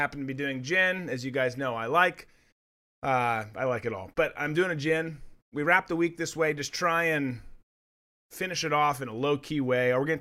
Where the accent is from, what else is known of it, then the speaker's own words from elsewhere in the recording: Rochester, United States; I grew up in Rochester. Glad to be with you guys.